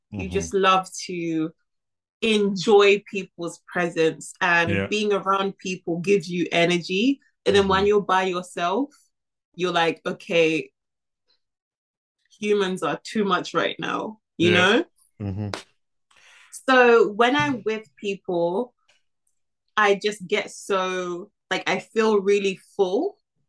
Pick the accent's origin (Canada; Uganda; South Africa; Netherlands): Uganda; Oh, I'm from Uganda.